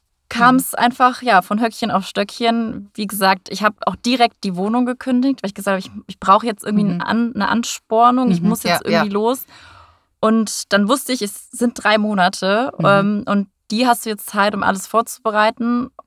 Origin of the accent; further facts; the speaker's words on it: North Rhine-Westphalia, Germany; now in Frankfurt, Germany; wohne aktuell in Frankfurt. War aber auch nicht immer so, bin auch schon ein bisschen rumgekommen. Ich komme ursprünglich aus NRW, vom Niederrhein, also eigentlich so die holländische Grenze. Und habe dann damals in Hamburg, auch in deiner Lieblingsstadt, meine Ausbildung gemacht als Hotelkauffrau.